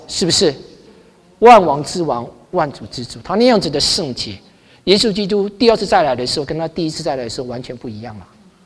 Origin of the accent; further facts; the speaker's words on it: Taiwan; 我们台湾人有一句话叫做卡油的，我不晓得你们国内有没有这种用法